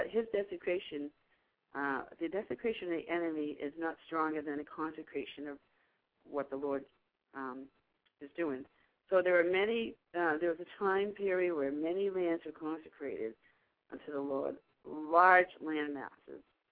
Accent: Weymouth, Massachusetts, United States; born there; also born or lived in Brockton / Whitman / Stoughton / Worcester; I lived in, I was born in Weymouth, and I lived in Brockton, Whitman, Stoughton. I lived in Worcester and New York, all right?

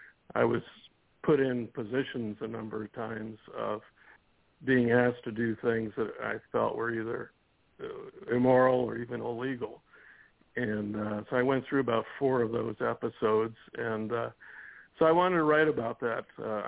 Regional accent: New Jersey, United States; It's kind of odd because first of all, I grew up in New Jersey

